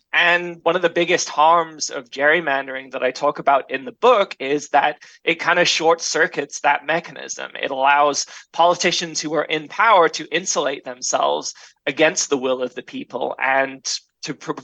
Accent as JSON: {"language": "English", "region": "England", "country": "United Kingdom", "tie": "born or raised there", "moved": "yes", "lives_now": "United States", "said": "I grew up in the UK, so I was born in England."}